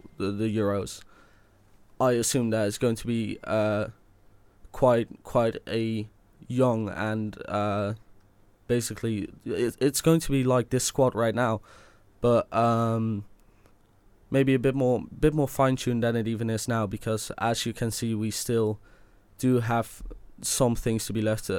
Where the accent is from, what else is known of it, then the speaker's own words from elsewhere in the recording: Eindhoven, North Brabant, Netherlands; since I'm from Eindhoven.